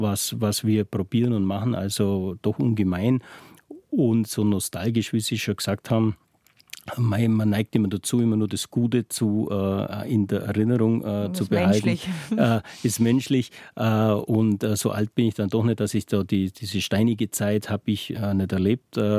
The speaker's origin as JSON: {"language": "German", "region": "Bavaria", "country": "Germany", "tie": "born or raised there", "said": "Heimat ist für mich einfach die Landschaft bei uns in Bayern, grün, die entspannten Leute, man kann mit jedem reden"}